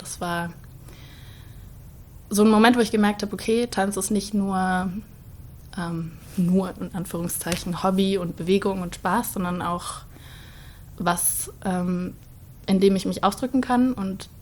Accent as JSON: {"language": "German", "town": "Starnberg", "region": "Bavaria", "country": "Germany", "lives_now": "Cologne, Germany", "said": "Ich bin 20 Jahre alt. Ich komme aus Starnberg und lebe jetzt in Köln seit 1,5 Jahren, weil ich dort an der Hochschule für Musik und Tanz den Bachelor in Tanz mache."}